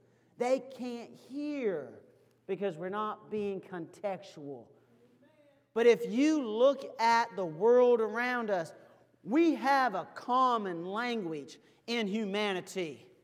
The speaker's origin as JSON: {"language": "English", "country": "Canada", "tie": "born or raised there", "said": "I grew up in Canada. We don't even have four downs up there."}